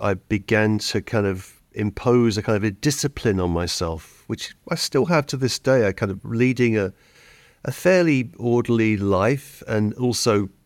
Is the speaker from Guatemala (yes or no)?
no; East of England, United Kingdom; I grew up in Hertfordshire, 30 miles north of London, but all of my family are from Liverpool, and Liverpool was always home, and we went back there as often as we could.